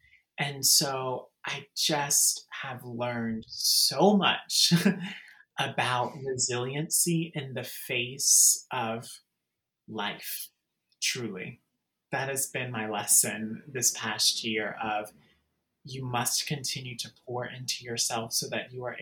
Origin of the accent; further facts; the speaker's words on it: Raleigh, North Carolina, United States; what I will definitely say that I learned most from the elders and from the people in my life growing up in Raleigh, North Carolina